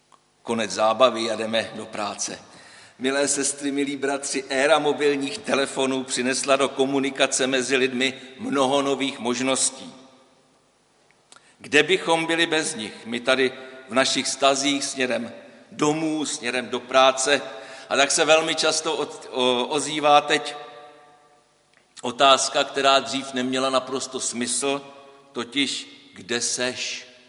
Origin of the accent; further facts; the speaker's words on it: Velké Meziříčí, Vysočina Region, Czechia; also born or lived in Opatov; Já jsem jako kluk vyrůstal na Vysočině v Opatově a ve Velkém Meziříčí.